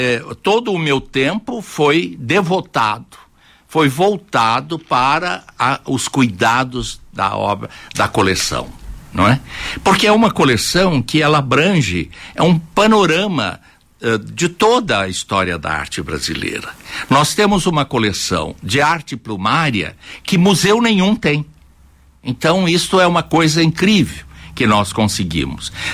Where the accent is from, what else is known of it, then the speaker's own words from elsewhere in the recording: Paraná, Brazil; now in São Paulo, Brazil; Assim é que o norte do Paraná, mas por que o norte do Paraná? É como dizia Fernando Pessoa, o rio da minha aldeia.